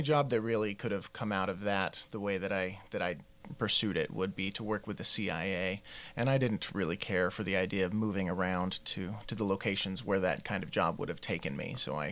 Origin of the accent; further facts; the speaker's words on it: Utah, United States; moved away; also born or lived in Idaho; I was born and raised largely in Utah, and for the previous 10 or so years, I was in Idaho and only moved to the Pacific Northwest about a year and a half ago.